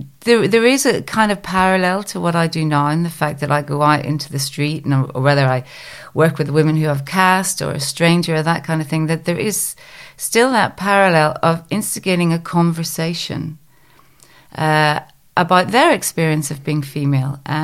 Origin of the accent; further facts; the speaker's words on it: Belfast, Northern Ireland, United Kingdom; I learned that from growing up in Belfast, where I saw women do amazing things, reach amazing heights.